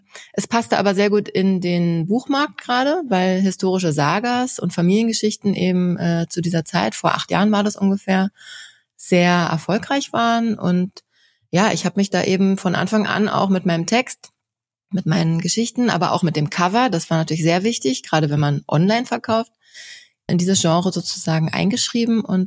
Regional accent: Lichterfelde, Berlin, Germany; die alle in meiner Heimat Lichterfelde spielen, wo ich auch lebe.

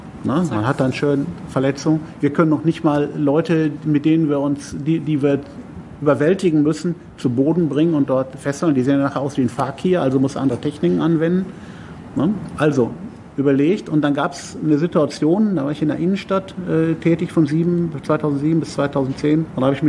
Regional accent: Cologne, North Rhine-Westphalia, Germany; man hat ja als Kölner mindestens 5 Flaschen Bier dabei.

